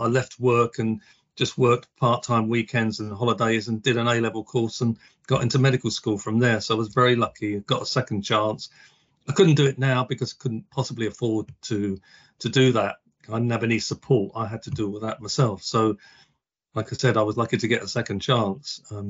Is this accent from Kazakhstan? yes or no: no; Hackney, London, United Kingdom; Oh, I'm from Hackney in East London.